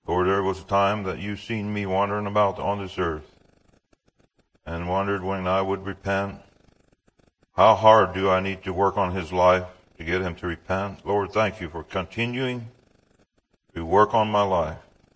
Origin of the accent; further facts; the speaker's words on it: Ephrata, Pennsylvania, United States; born there; So I was born in Pennsylvania. If you look at my birth certificate, it would not be in Mexico like Ephraim's and his wife. It would be in Ephrata, Pennsylvania.